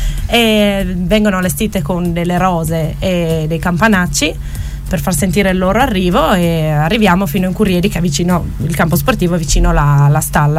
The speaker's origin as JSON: {"language": "Italian", "town": "Fusea", "region": "Friuli-Venezia Giulia", "country": "Italy", "said": "Io sono di Fusea, una volta Fusea, ogni famiglia, come dappertutto in Carnia, penso, aveva la sua mucca"}